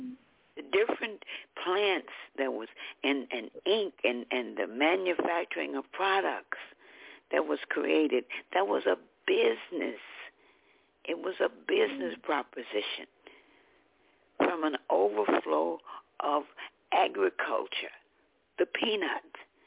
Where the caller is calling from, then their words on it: St. Louis, Missouri, United States; I'm calling from St. Louis, Missouri.